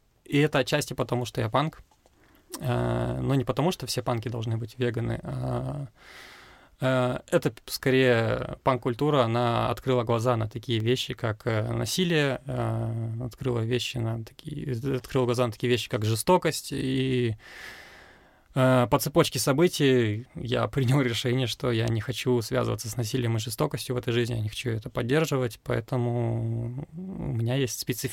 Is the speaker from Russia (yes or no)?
no; Karaganda, Karaganda Region, Kazakhstan; я родом из Караганды. Караганда славится тем, что у нас есть своеобразная тусовка, панк-хардкор-тусовка, которую знают по всему СНГ.